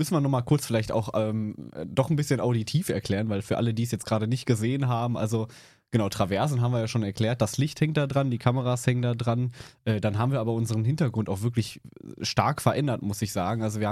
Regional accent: Paderborn, North Rhine-Westphalia, Germany; Eigentlich komme ich aus Paderborn. Jetzt aber wohne ich in Detmold studientechnisch oder studienbedingt

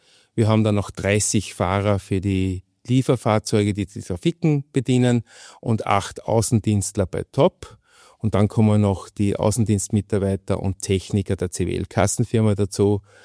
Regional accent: Styria, Austria; born there; also born or lived in Munich; Und als gebürtiger Steirer sind mir die vollmundigen Biere und Weine der steirischen Kultur ja auch von Jugend an ein Begriff.

